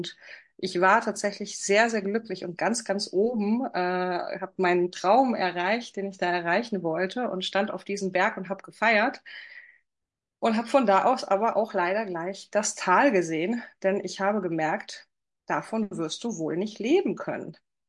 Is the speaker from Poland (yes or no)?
yes; Poland; Ich bin Polin und deswegen ist hier so ein Psychologie-Magazin aus Polen.